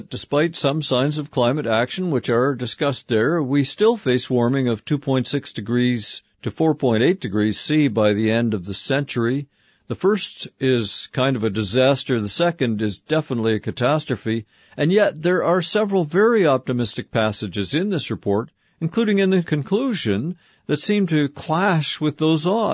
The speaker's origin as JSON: {"language": "English", "country": "Canada", "said": "I'm from Canada."}